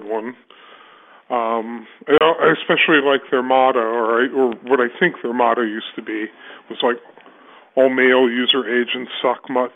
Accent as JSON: {"language": "English", "town": "Chicago", "region": "Illinois", "country": "United States", "said": "I'm from out of town. I'm from Chicago, but they're close enough."}